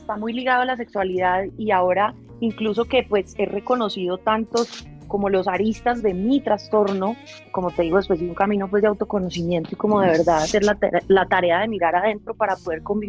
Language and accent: Spanish; Manizales, Caldas, Colombia; Yo vivía en Manizales, soy de Manizales, en ese entonces vivía ahí